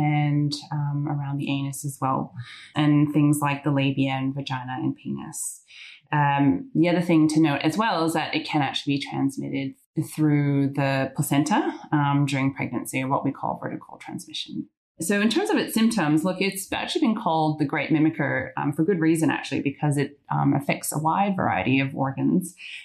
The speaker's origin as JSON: {"language": "English", "country": "Canada", "moved": "yes", "lives_now": "Australia", "said": "I'm originally from Canada, but I call Australia home now for the last 13 years."}